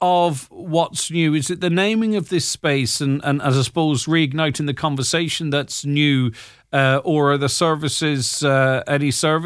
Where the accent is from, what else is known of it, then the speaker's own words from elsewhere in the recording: Northern Ireland, United Kingdom; I'm from Northern Ireland.